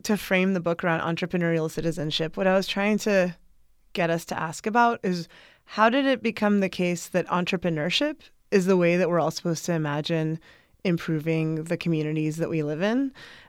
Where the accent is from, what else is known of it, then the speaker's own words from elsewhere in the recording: California, United States; because coming from growing up in California, you just hear entrepreneurship used as a positive word all the time.